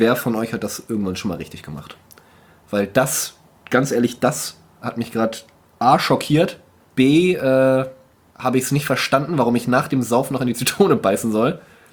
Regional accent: Schleswig-Holstein, Germany; ich komme aus Nordfriesland

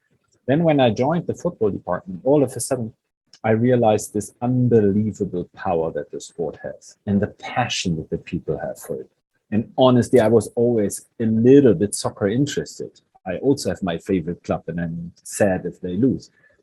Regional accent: Bremen, Germany; not so much where I grew up in Bremen, is always the same

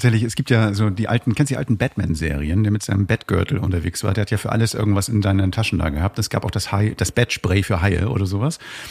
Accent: Hamburg, Germany; ich komme aus Hamburg

